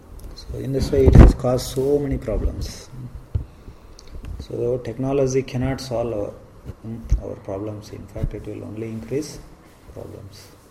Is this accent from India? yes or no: yes; India; And they were cursing because I am from India.